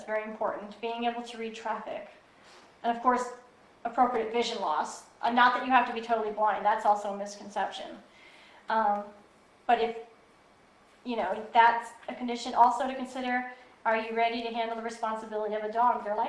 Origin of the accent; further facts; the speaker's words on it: Midwest, United States; You tell I'm from the Midwest, where the last place you want to be is outside.